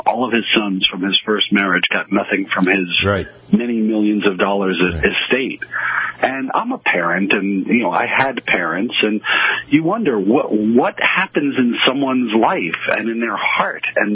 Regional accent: New York City, New York, United States; Frankly, I grew up in New York City. I'm used to a lot of aggression.

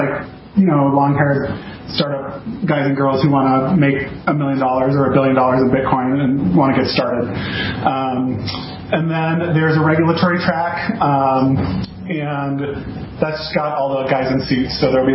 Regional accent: Washington, United States; I'm from Washington State, so I know nothing about legalities in other states.

